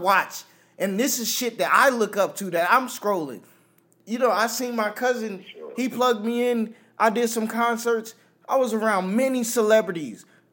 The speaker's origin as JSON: {"language": "English", "region": "New York", "country": "United States", "said": "For me, I'm a New Yorker, so cursing is my first language over English."}